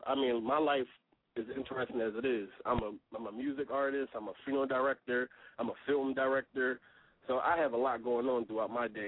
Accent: Philadelphia, Pennsylvania, United States; I'm from North Philadelphia, and I'm just a hard worker, man.

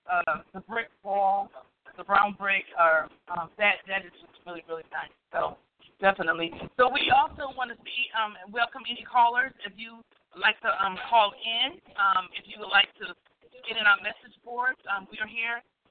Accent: South Carolina, United States; now in Hope Mills, United States; We're from Hope Mills, but I'm originally from South Carolina.

